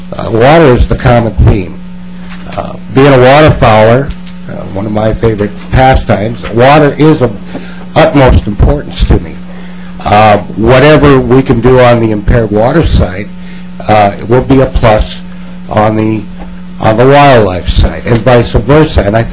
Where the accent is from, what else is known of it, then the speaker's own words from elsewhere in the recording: Shakopee, Minnesota, United States; I'm from Shakopee.